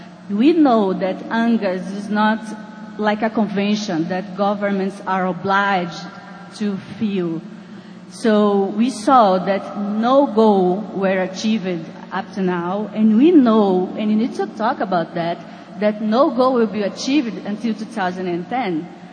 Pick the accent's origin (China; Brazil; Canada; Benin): Brazil; English is a second language; Because, you know, I'm from Brazil.